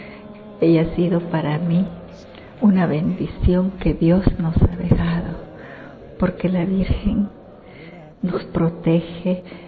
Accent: El Salvador; yo vengo de El Salvador, Centroamérica.

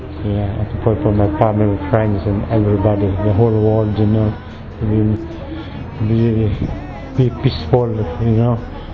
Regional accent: Philippines; English is a second language; I'm from the Philippines.

